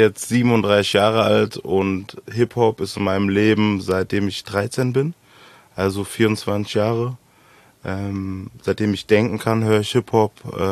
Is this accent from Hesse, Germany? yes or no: yes; Frankfurt, Hesse, Germany; Frankfurt ist mein Leben, ist meine Heimat, ist mein Ein und Alles. Ich kann mir sehr, sehr, sehr, sehr schlecht vorstellen, hier nicht zu wohnen